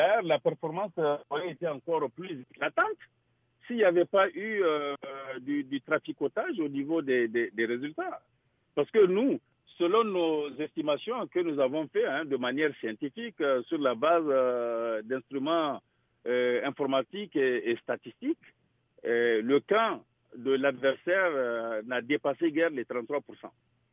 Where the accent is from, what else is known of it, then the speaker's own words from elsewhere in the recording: Niger; Je suis triste en tant qu'intellectuel et ensuite en tant que Nigérien, tout simplement.